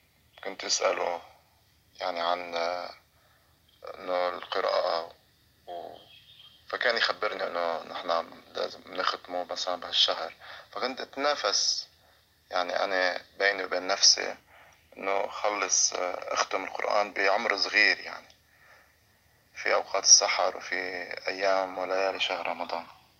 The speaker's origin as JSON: {"language": "Arabic", "town": "Beirut", "region": "Beirut Governorate", "country": "Lebanon", "tie": "born or raised there", "said": "فأنا يعني ابن بيروت، الضاحية الجنوبية ترعرعت فيها منذ نعومة أظافري، لأنني يعني من مصدر البقاعية، بقاع لبنان. نشأت في أسرة ملتزمة وفي مدرسة أيضا، مدارس المهدي عجل الله تعالى فرجه."}